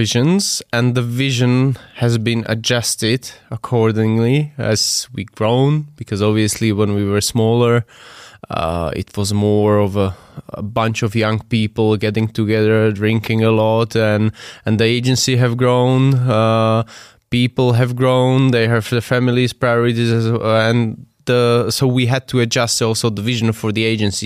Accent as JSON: {"language": "English", "country": "Slovakia", "said": "I'm from Slovakia"}